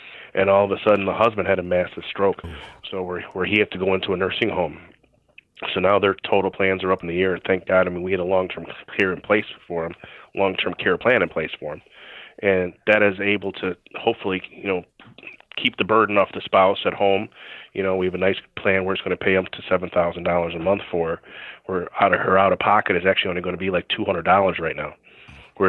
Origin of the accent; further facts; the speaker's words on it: Ireland; Well, I grew up in Ireland, so we go there quite a bit